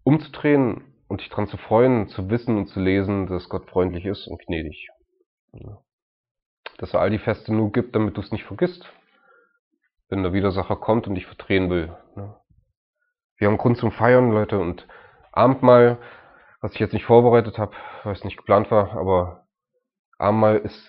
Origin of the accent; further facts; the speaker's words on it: Germany; Ich bin Deutscher, ich bin ziemlich deutsch